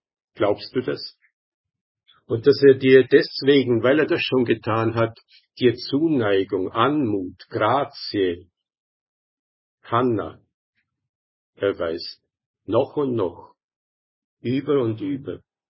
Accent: Austria; Ja, ich bin Österreicher

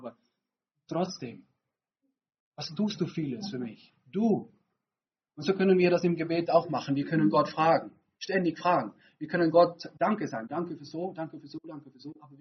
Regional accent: Netherlands; German is a second language; Ich komme aus Holland, noch etwas nördlicher.

